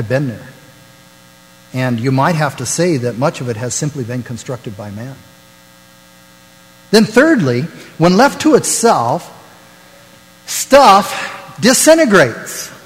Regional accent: Nebraska, United States; he was from Nebraska. I'm from Nebraska.

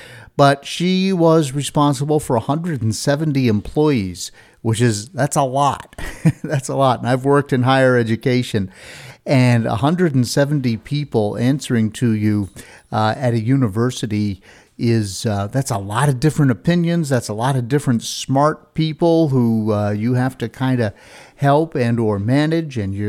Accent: New York, United States; but I grew up in New York State.

